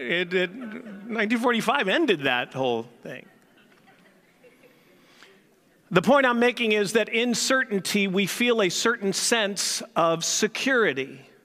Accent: St. Louis, Missouri, United States; accent: St. Louis; I mean, I grew up in St. Louis, and I didn't even realize I've lost my St. Louis affect in the way I speak

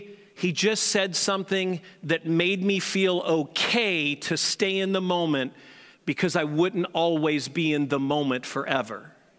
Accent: St. Louis, Missouri, United States; We grew up together in St. Louis

